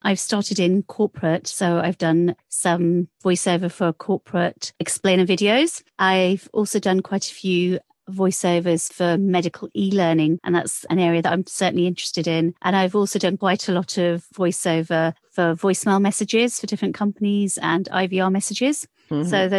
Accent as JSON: {"language": "English", "country": "United Kingdom", "accent": "British", "said": "so I did the British pronunciation, obviously, because I'm a British voiceover artist."}